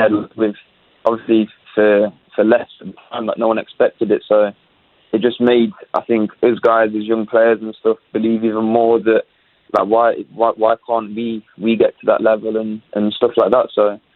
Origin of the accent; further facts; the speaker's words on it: Leicester, East Midlands, United Kingdom; I'm from Leicester, so I'm a big Leicester City fan. Obviously, I was growing up there with the academy